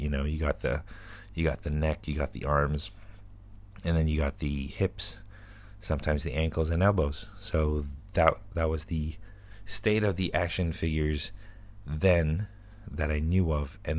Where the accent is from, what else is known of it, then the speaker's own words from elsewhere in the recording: Canada; I'm going to get Wolverine because it's Wolverine and I'm Canadian.